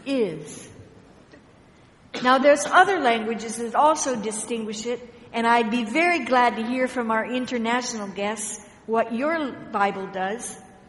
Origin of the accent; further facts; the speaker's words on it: Washington, United States; I came here yesterday and had a bit of trouble. I come from Washington State, and as I came on the airplane, Chicago was a mess.